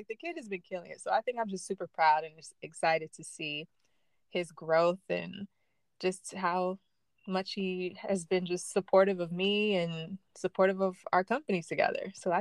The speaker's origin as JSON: {"language": "English", "town": "Grand Rapids", "region": "Michigan", "country": "United States", "moved": "yes", "lives_now": "New York City, United States", "said": "I live in Harlem, New York, but I'm originally from Michigan, from Grand Rapids, Michigan. But I've been in New York for a little over 10 years now."}